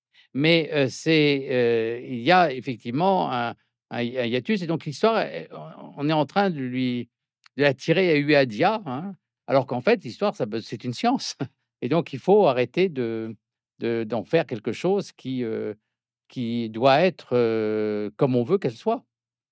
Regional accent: New Caledonia; si vous suivez l'actualité et que vous voyez ce qui se passe par exemple chez moi en Nouvelle-Calédonie

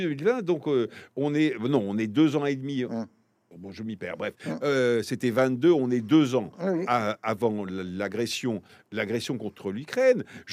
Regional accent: France; Mais aussi, je suis français.

